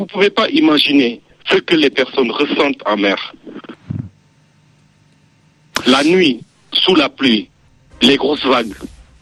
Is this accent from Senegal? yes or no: yes; Dara Djolof, Louga, Senegal; moved away; de mon village natal de Dara Djolof où je suis né